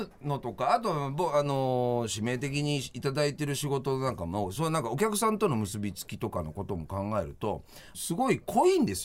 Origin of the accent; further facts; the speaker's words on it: Yamanashi, Japan; どっか俺も山梨県人なんだろうね